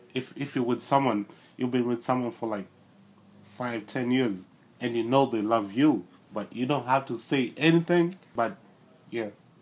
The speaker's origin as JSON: {"language": "English", "country": "Kenya", "tie": "born or raised there", "said": "And I guess growing up in Kenya, we don't do all those things."}